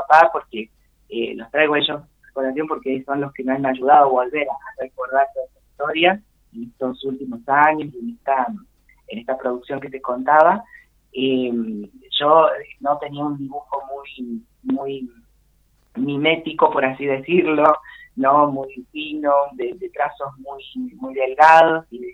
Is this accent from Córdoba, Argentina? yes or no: yes; Córdoba, Argentina; now in San Luis, Argentina; Yo vivo aquí en San Luis desde 2017, soy cordobés, pero bueno, mi familia estaba acá